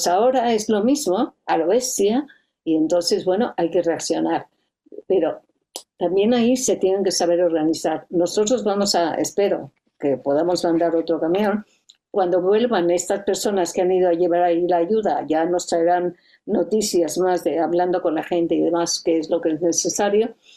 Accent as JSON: {"language": "Spanish", "country": "Mexico", "tie": "born or raised there", "said": "yo soy mexicana de nacimiento y ahí todos los niños sabemos"}